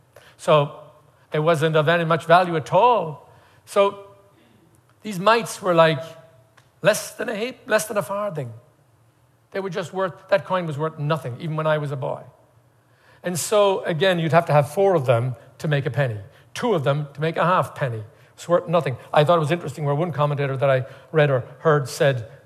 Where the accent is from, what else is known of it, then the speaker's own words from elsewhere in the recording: Ireland; I remember growing up in Ireland, I think, if I'm not mistaken, the King James calls it a penny or a farthing or something. You have to know, though, even when I was a boy, back in the early 50s, the very early 50s, When I was a boy back in Ireland